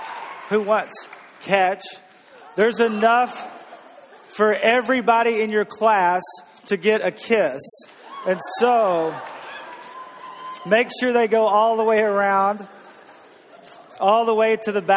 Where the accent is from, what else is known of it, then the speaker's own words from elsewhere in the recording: Texas, United States; I grew up in Texas, not Kentucky.